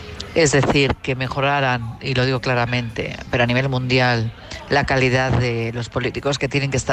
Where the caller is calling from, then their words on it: Madrid, Community of Madrid, Spain; de Madrid.